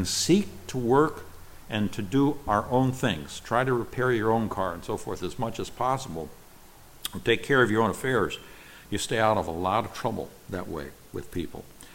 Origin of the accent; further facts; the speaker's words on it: Nigeria; I grew up in Nigeria, where my parents told me as a child, be very careful what you say to the African people